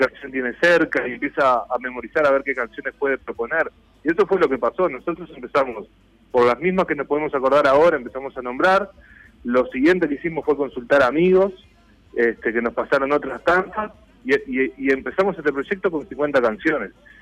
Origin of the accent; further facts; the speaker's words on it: Canelones, Uruguay; hay que decir que tanto Gabriel como yo somos de Canelones. Nos criamos en Canelones